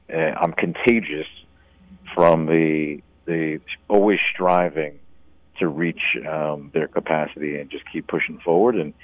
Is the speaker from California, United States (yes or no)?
no; New York City, New York, United States; also born or lived in Washington, D.C.; now in Dallas, United States; So I'm born and raised in New York City. Been down here in Dallas, Texas for about 5 years now.